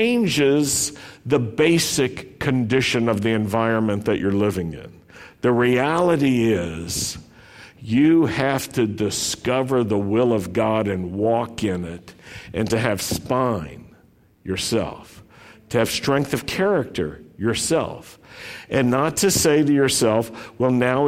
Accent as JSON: {"language": "English", "town": "Roanoke", "region": "Virginia", "country": "United States", "tie": "born or raised there", "said": "Now, as a Jew growing up in Roanoke, Virginia, I sort of understood the idea of being a minority."}